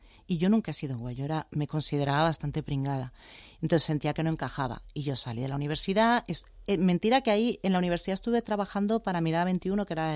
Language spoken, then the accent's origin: Spanish; Madrid, Community of Madrid, Spain; born there; Nací en Madrid, sí.